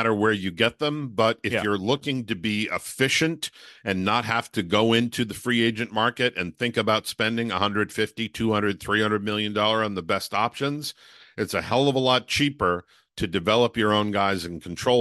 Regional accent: New England, United States; I grew up in New England as a Red Sox fan, fell in love with the game in 1967 during the Impossible Dream season.

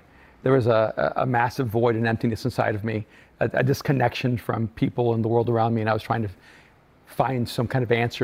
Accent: El Salvador; now in United States; we grew up pretty much irreligious. I'm an immigrant from El Salvador. And so we have a little bit of a Roman Catholic kind of like backdrop

